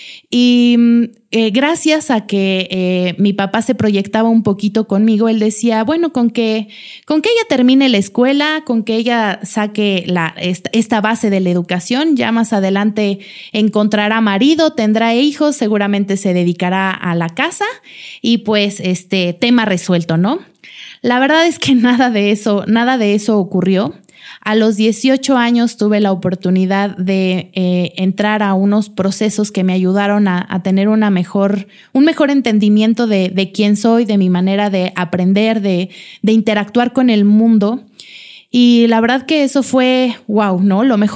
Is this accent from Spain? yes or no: no; Mexico City, Mexico; Yo también vengo de la Ciudad de México, como muchos de ustedes.